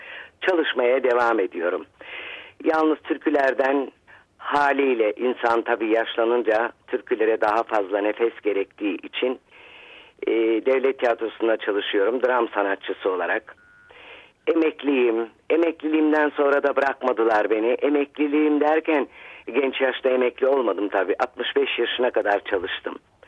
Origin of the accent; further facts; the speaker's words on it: Varna, Varna Province, Bulgaria; Bulgaristan doğumluyum, biliyorsunuz, köküm Kırcaali tarafından. Varna'da doğma büyümeyim.